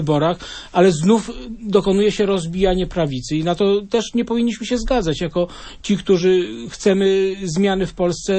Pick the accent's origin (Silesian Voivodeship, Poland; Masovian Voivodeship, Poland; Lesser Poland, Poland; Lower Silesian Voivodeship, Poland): Masovian Voivodeship, Poland; Radom; Ewa Kopacz pochodzi z Radomia, z mojego rodzinnego miasta